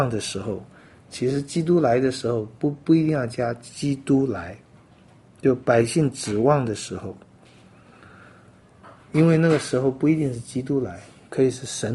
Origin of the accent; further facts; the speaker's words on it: China; 我不知道，我们中国人就不能接受啊。